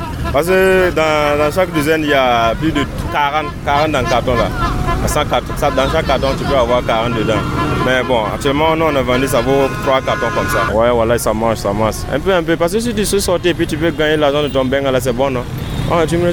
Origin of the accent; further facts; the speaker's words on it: Burkina Faso; now in Côte d'Ivoire; Parce que nous, on est quitté au Burkina, on n'a personne ici, on est venu pour chercher, pour manger, donc maintenant, bon.